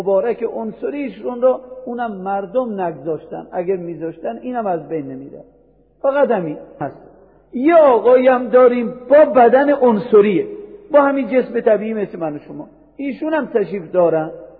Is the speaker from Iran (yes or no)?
yes; Iran; ما ایرانی هستیم عجم زبان.